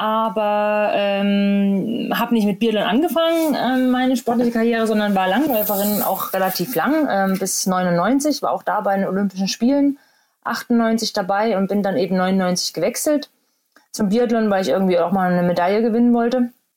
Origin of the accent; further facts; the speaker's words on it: Thuringia, Germany; Ja, ich komme ja aus Thüringen. Hätte ich ja vielleicht auch noch sagen können, ne? Also ist ja auch eigentlich eher so eine Wintersportgegend